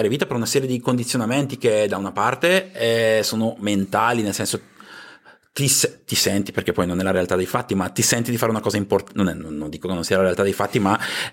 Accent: Lombardy, Italy; sono anch'io un camuno come voi.

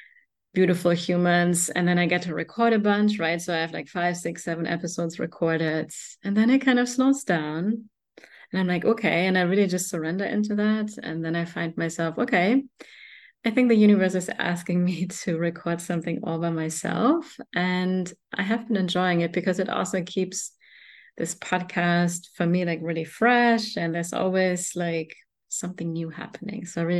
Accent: Germany; me growing up in Germany, he was a really freaking big deal.

